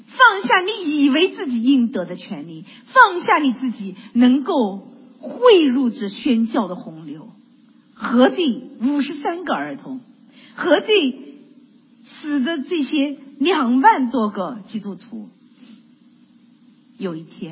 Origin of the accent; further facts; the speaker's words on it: Shanghai, China; 特别是像我生在上海，然后长在资产阶级家庭